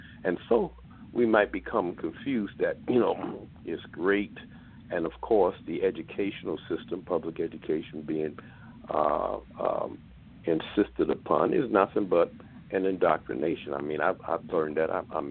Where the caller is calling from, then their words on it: Baltimore, Maryland, United States; I'm calling from Baltimore, Maryland.